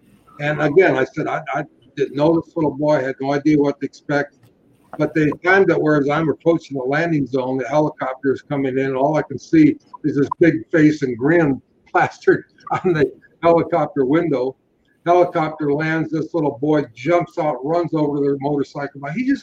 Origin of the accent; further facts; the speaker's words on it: Chicago, Illinois, United States; born there; But when I was 2 years old, my mother divorced my father. I was born in Chicago.